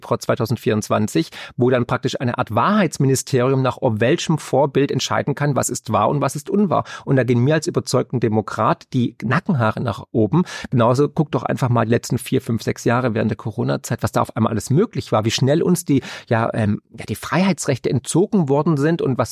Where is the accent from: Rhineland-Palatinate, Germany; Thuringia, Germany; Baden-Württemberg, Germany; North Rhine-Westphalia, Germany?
Baden-Württemberg, Germany; Ich bin ja auch Schwabe